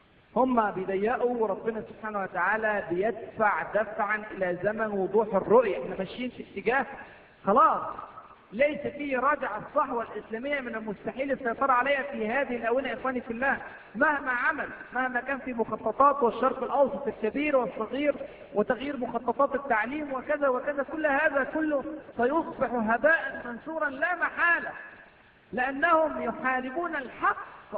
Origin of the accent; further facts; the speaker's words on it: Egypt; عندنا في مصر السنة اللي فاتت في رمضان منع كل الدعاء من الكلام